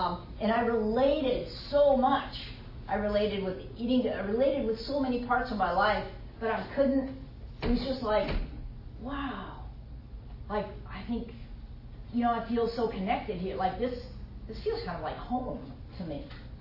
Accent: Arizona, United States; growing up in Arizona, I have three older brothers.

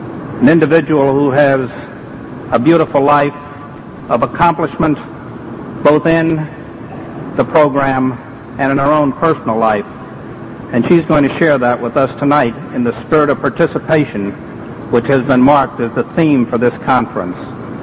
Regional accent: Augusta, Georgia, United States; I'm an alcoholic from Augusta, Georgia.

